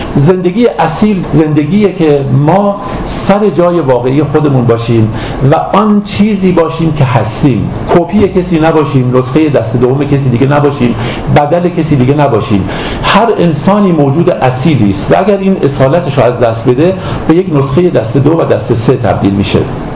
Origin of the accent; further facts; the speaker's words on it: Iran; ما چون ایرانی هستیم در باره ایران صحبت میکنیم